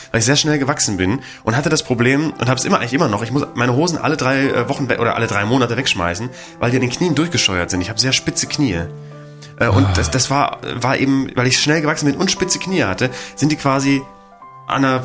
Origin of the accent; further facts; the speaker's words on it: Bremen, Germany; Und wir hatten den größten Aldi und den umsatzstärksten Aldi Deutschlands bei uns in Bremen-Nord. In der Hammersbecker Straße.